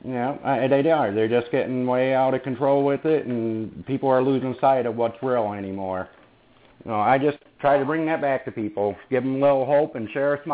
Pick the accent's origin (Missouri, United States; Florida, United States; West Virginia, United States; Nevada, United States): West Virginia, United States; Actually, I'm from all over. I don't know where my accent actually comes from. I'm originally from West Virginia.